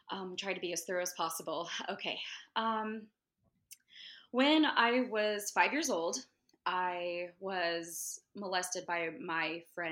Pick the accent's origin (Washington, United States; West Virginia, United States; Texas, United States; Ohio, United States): Washington, United States; also born or lived in California; I was from California and then my parents moved to Washington State. And so it's pretty much where I was raised. And when we moved to Washington, I was about 12 years old